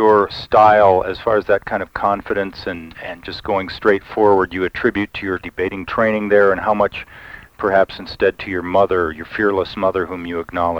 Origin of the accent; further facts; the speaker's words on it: New Mexico, United States; also born or lived in Long Island / Michigan; I was born on Long Island, but I was raised in Michigan and mostly in New Mexico.